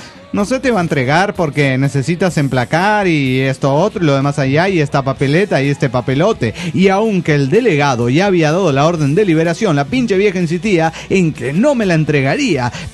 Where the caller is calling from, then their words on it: Cochabamba, Bolivia; de Cochabamba, Bolivia.